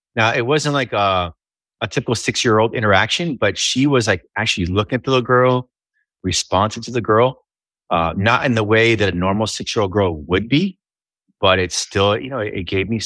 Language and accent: English; Miami, Florida, United States; Well, I was born in Florida, raised in Miami.